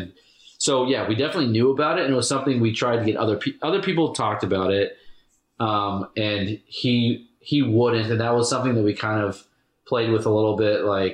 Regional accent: United States; I'm an American. Here's the underdog story that we all want

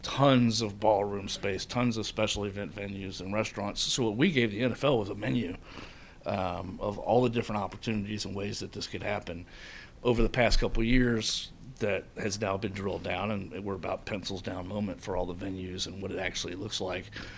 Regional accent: New Orleans, Louisiana, United States; I came from New Orleans, where for 25 years, major event would come.

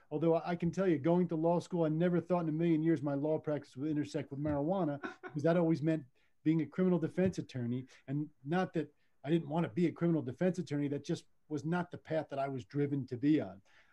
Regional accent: New Jersey, United States; now in Colorado, United States; my mother lived in New Jersey, where I'm born and from, born and raised in Southern New Jersey outside of Philadelphia.

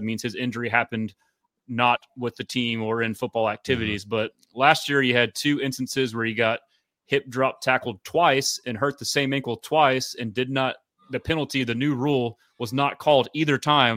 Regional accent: Houston, Texas, United States; born and raised in Houston

